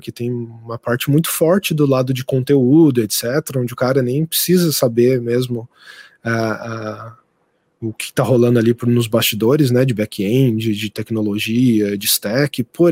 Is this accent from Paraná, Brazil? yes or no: no; São José dos Campos, São Paulo, Brazil; foi aí que eu também transitei de sair de São José dos Campos, né? Onde era minha cidade natal mesmo, para São Paulo